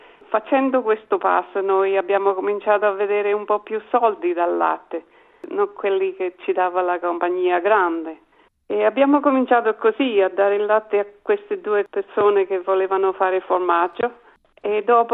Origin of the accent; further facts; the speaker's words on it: L'Aquila, Abruzzo, Italy; moved away as an adult; now in Adelaide, Australia; Veniamo all'Aquila, Abruzzo. Ho conosciuto Giuliano nel 1969. A casa di amici e ci siamo conosciuti e è nato l'amore. Ci siamo sposati nel 1970 e sono ritornata con lui qua ad Adelaide